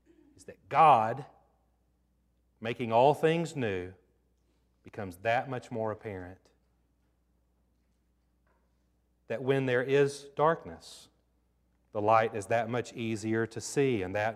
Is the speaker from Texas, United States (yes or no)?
yes; Texas, United States; Growing up in Texas, Christmas Eve and Christmas Day was always about one thing, particularly growing up in South Texas.